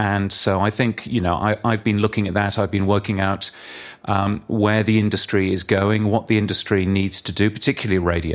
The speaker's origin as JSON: {"language": "English", "country": "United Kingdom", "moved": "yes", "lives_now": "Australia", "said": "I know, yes. I am a Brit, but I moved to Australia 7 or 8 years ago."}